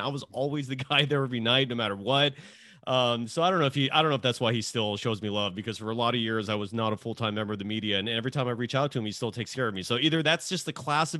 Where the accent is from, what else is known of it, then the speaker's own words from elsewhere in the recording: California, United States; And growing up in the Bay Area, they were a disaster.